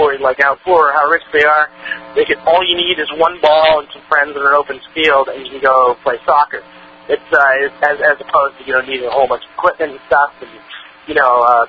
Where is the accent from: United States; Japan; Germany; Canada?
Canada; we're hockey fans by default due to that we're Canadian.